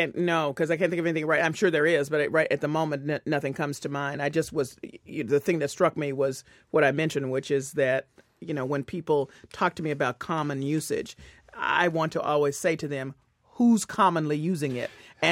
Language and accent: English; Memphis, Tennessee, United States; I'm from Memphis, Tennessee.